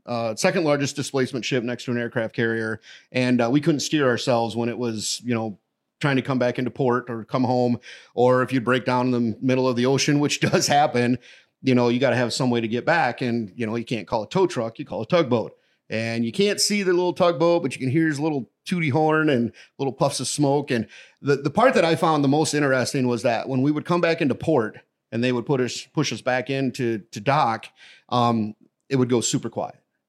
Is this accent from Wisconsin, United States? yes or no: yes; Wisconsin, United States; More people on that ship than was in my hometown. And then after I got out of the military, came back to Wisconsin